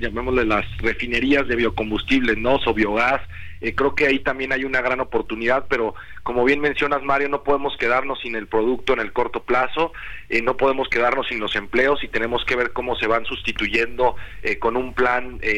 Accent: Irapuato, Guanajuato, Mexico; Mira, yo que soy de Irapuato, estar allá al lado de Salamanca

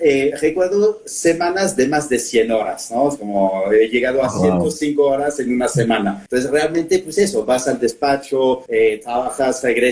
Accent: France; Spanish is a second language; moved away as an adult; now in Mexico; Soy francés, nací en Francia, pero llevo viviendo 13 años en México

